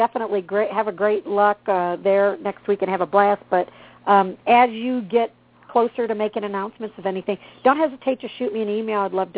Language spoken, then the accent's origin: English; Fort Myers, Florida, United States; now in Dunnellon, United States; I'm from Fort Myers.